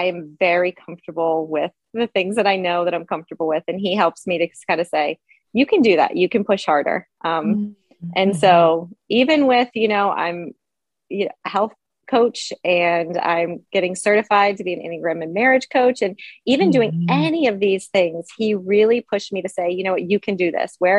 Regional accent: Pennsylvania, United States; I grew up here in the Poconos in Pennsylvania.

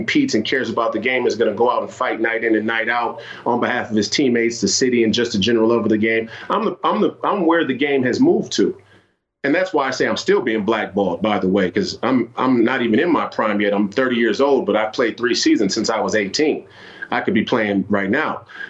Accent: Twin Cities, Minnesota, United States; You know, I grew up here in the Twin Cities to a blue-collar community.

